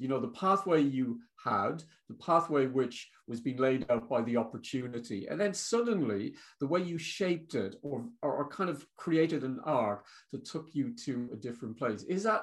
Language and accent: English; Ireland; if I think about, you know, being Irish, for example, gay, vegetarian, and atheist